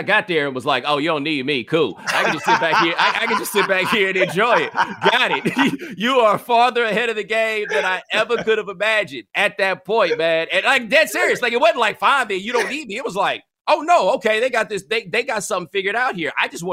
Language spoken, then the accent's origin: English; Houston, Texas, United States; People, like, when people start talking about all the stereotypes about it, I'm like, nah, man, I'm from Houston. Everybody got a truck.